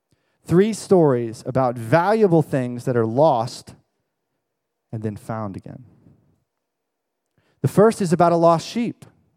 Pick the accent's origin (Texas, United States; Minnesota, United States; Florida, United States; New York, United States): Florida, United States; moved away as an adult; I grew up in Florida, which you may have heard. I left everything I knew to come up here and go to school.